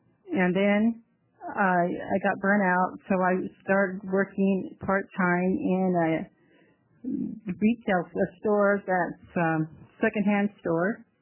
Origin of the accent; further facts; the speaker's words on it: Fruitland, Idaho, United States; also born or lived in Ontario, Oregon, United States; I was born in Ontario, Oregon, or Malheur County. Then my family, we lived across in Idaho, which is right across the Snake River Bridge in Fruitland, in the Black Canyon area